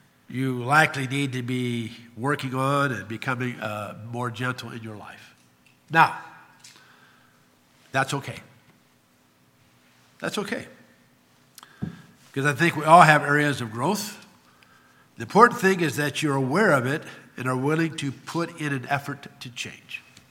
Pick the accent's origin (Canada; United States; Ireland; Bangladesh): Ireland; Well, I'm an Irishman. And Irish people are known to be hot-headed.